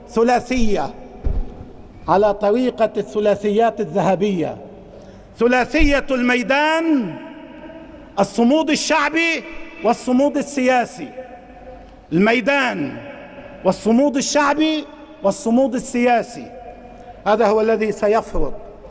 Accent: Lebanon

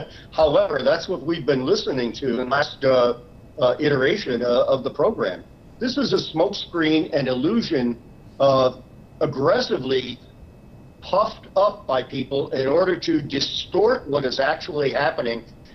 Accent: United States; being an American and actually living here

